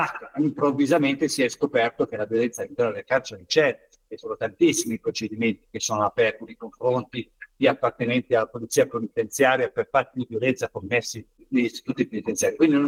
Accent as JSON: {"language": "Italian", "town": "Milan", "region": "Lombardy", "country": "Italy", "said": "Io mi occupo, sono di Milano"}